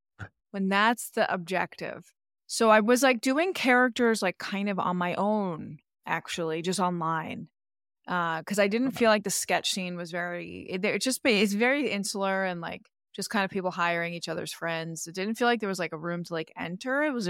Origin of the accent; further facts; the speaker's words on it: Queens, New York, United States; I grew up in Queens